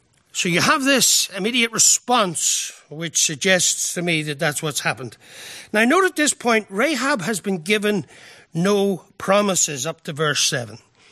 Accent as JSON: {"language": "English", "region": "Northern Ireland", "country": "United Kingdom", "accent": "Irish", "said": "Many of us with Irish accents were selected to go back home"}